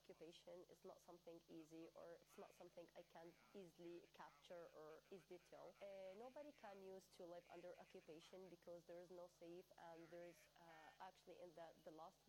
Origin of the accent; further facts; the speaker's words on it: United Arab Emirates; English is a second language; now in Gaza, Palestine; I'm a proud Palestinian from Gaza. I was born in United Arab Emirates and I lived there for 18 years.